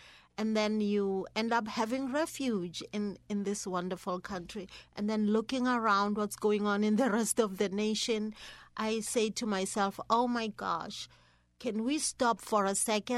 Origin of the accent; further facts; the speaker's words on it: South Africa; now in Grinnell, United States; I came from South Africa during the apartheid era, and where there was segregation, complete segregation, and I landed in Grinnell, where I was probably 1% of the community